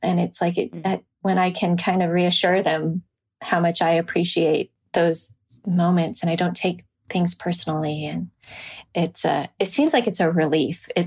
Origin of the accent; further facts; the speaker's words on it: Nashville, Tennessee, United States; I guess growing up in Nashville, where you see a lot of country music stars, and I just decided, like, I'm not going to seek the spotlight.